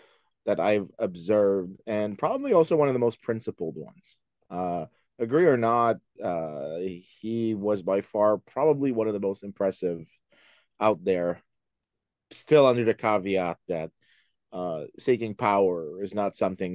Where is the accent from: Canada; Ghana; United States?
Canada; Saint-Lambert, Quebec; I was born and raised in Montreal. Well, not exactly Montreal, the South Shore. So basically in St. Lambert, the small English enclave on the south side of Montreal. So I grew up there, went to University of Montreal, did my undergraduate degrees there. Dad's an immigrant, mom's a French Canadian.